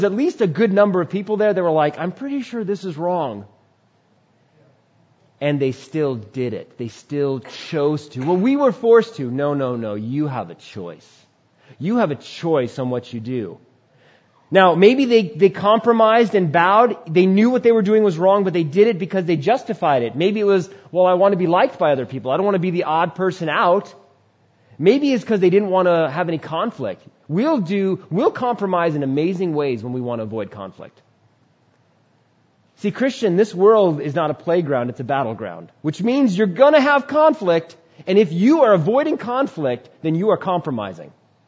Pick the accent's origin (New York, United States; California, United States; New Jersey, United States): New York, United States; born there; But out of God's providence and his decision, I was born in New York, of all places. So I'm really thankful for being in this country